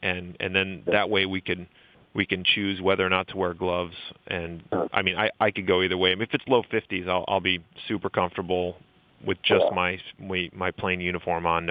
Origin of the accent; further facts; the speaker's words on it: De Pere, Wisconsin, United States; I grew up in Ledgeview. I grew up in De Pere and Ledgeview. I mean, we lived in De Pere proper and also Ledgeview when I was growing up, and I graduated from De Pere High School on the east side in 1997.